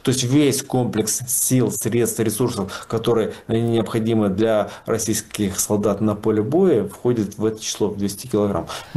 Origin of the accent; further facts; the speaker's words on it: Crimea, Ukraine; Мое детство прошло в Крыму, да и, собственно говоря, до военный период я там жил